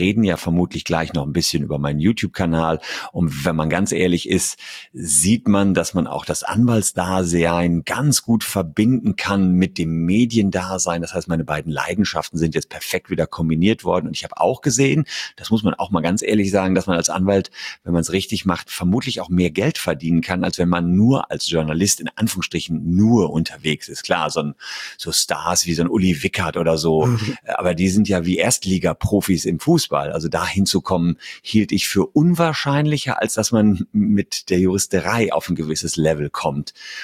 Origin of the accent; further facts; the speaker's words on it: Gevelsberg, North Rhine-Westphalia, Germany; in meiner Heimatstadt Gevelsberg, das ist bei Hagen und Wuppertal